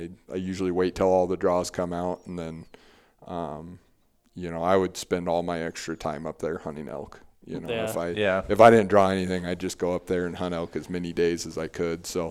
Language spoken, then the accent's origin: English; Iowa, United States; that interaction to me is like why I moved here from Iowa.